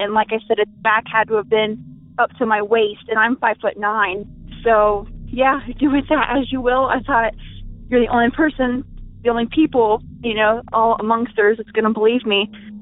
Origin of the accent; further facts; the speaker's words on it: Springfield, Ohio, United States; I'm from Stringfield, Ohio, and I'm calling because this is like the first...